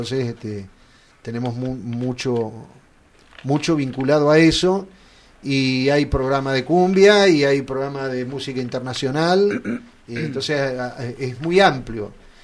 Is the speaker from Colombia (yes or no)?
no; Olavarría, Buenos Aires Province, Argentina; born there; now in Las Flores, Argentina; Yo soy nacido en Olavarría, pero mis raíces estuvieron acá